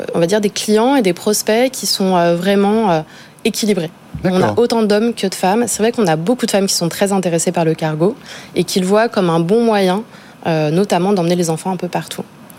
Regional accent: Paris, Île-de-France, France; Fils grandit à Paris, j'ai grandi à Paris.

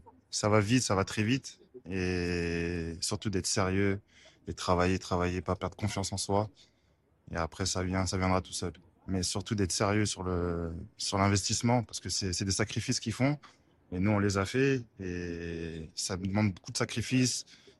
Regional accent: Paris, Île-de-France, France; je suis parisien.

